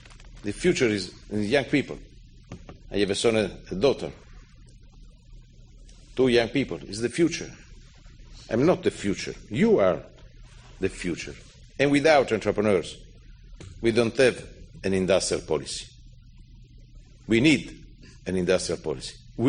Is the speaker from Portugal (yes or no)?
yes; Portugal; English is a second language; I come from Portugal.